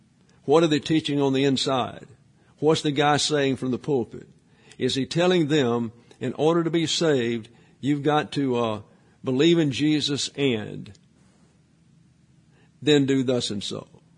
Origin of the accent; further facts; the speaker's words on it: Alabama, United States; also born or lived in South Texas; And so I'm from South Alabama, and I lived over 8 years in South Texas, and then suddenly I'm above the Mason-Dixon.